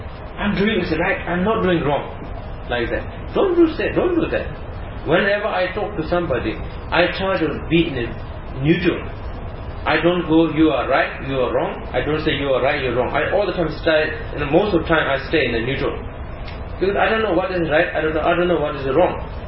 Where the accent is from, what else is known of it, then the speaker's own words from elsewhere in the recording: Nepal; I come from Nepal